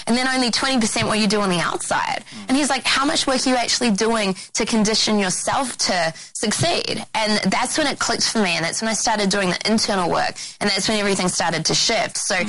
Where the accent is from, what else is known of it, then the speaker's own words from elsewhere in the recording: Auckland, New Zealand; I grew up in Auckland, New Zealand